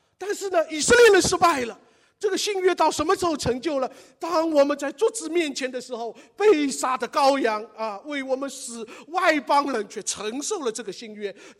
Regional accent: China; 我们中国人就缺少这个盟约和契约。

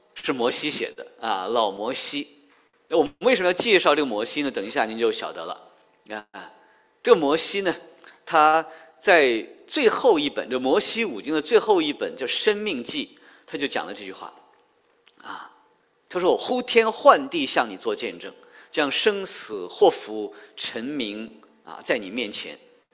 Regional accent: China; 我们中国人应该看，因为这个主人公跟我们中国是有关系的

